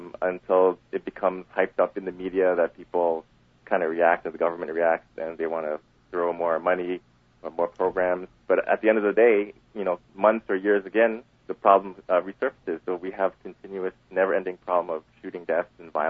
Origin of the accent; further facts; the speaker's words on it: Toronto, Ontario, Canada; So as a young man growing up in Jane Finch, it was a pretty positive experience.